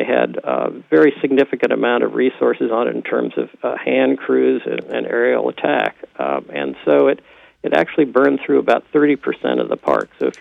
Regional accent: California, United States; I grew up out in California and have done a lot of work in Northern California and Southern Oregon

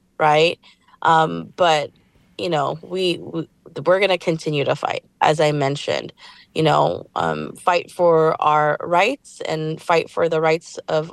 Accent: Daly City, California, United States; I grew up here in Daly City, and it's been extremely diverse, and I am a Filipino-American woman in this leadership role, but I serve my whole community, you know?

